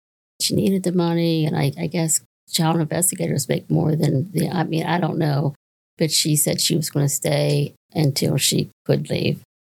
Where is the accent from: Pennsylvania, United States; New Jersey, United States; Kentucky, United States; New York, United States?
Pennsylvania, United States; I was from Pennsylvania, so I really didn't know the EAPs down in South Carolina.